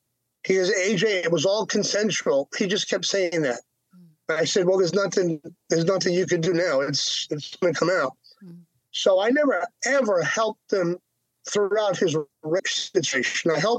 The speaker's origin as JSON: {"language": "English", "region": "New York", "country": "United States", "tie": "born or raised there", "said": "And I grew up in that. I'm a New Yorker. I was around mafiosa guys all my life."}